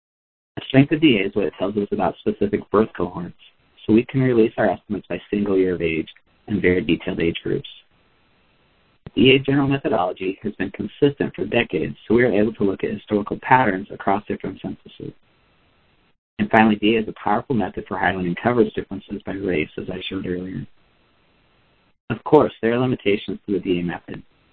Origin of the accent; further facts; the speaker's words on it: Idaho, United States; born there; For example, I was born in Idaho, and I've lived in several states as an adult.